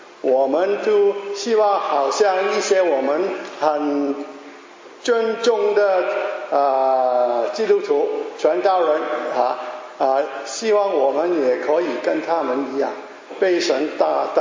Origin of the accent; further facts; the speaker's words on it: China; 其实我们中国人也有一句话，家家都有一本什么难念的经